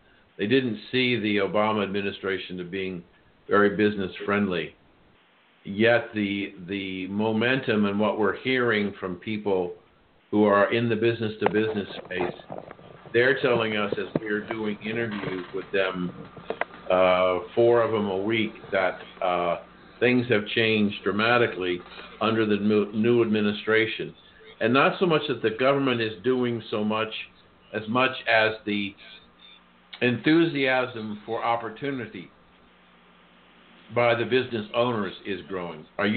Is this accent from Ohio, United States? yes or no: yes; Columbus, Ohio, United States; Oh, down the road from where I was born and raised in Columbus.